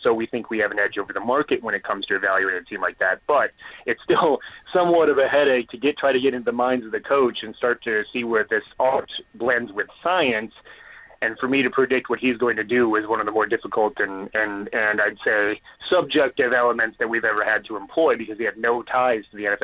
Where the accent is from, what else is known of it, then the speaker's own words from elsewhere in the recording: Wisconsin, United States; because growing up in Wisconsin, where we'd rush home from church to watch the Packers games at noon every Sunday